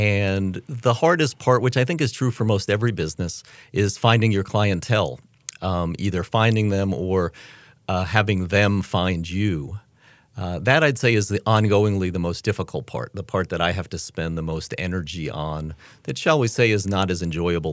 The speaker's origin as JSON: {"language": "English", "region": "New York", "country": "United States", "also_born_or_lived": "Vermont / Massachusetts", "lives_now": "Chapel Hill, United States", "said": "I'm originally from New York. I went to school up in Vermont and then lived in Massachusetts for, I lose track of time, maybe 10 or 15 years. And I moved down to Chapel Hill in 1993."}